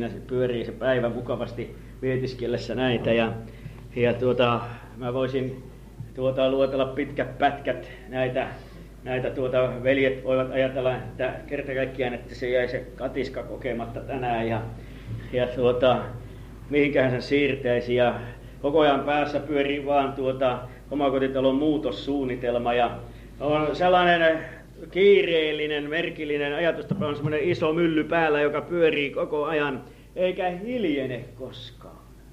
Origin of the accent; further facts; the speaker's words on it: Pori, Satakunta, Finland; niin kuin meillä Porissa päin oli sellaistakin oppia